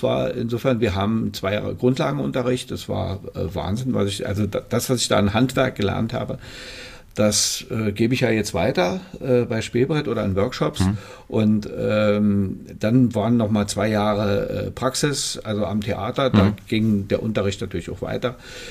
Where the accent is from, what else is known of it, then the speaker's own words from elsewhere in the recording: Potsdam, Brandenburg, Germany; Ich bin in Potsdam geboren.